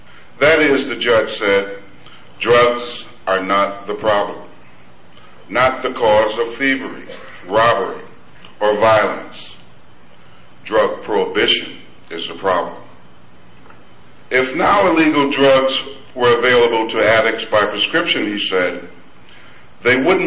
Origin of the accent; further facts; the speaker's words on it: Hartford, Connecticut, United States; I was born and raised here in Hartford, Connecticut. Played high school basketball at the field house here.